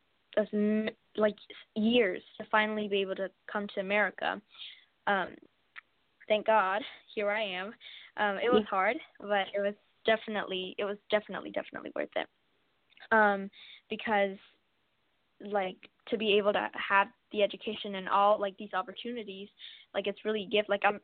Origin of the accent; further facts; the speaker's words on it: Myanmar; also born or lived in Malaysia; now in United States; I was originally from Burma, and there were a lot of discriminations going on against Christians. And so eventually we had to move to Malaysia to be able to come to the United States.